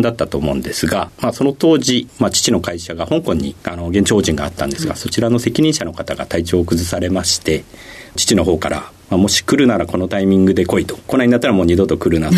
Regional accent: Nikko, Tochigi, Japan; 栃木県の日光市になります。

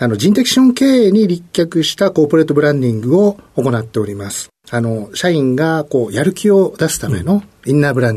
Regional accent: Tama, Tokyo, Japan; also born or lived in Shinjuku / Bunkyo; ちっちゃい頃3歳まで文京区におりまして、はい、そこから3歳からちょっとたまニュータウンに引っ越しましてですね

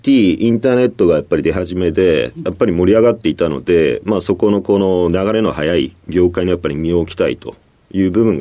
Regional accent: Nerima, Tokyo, Japan; 出身は東京都の練馬区になります。

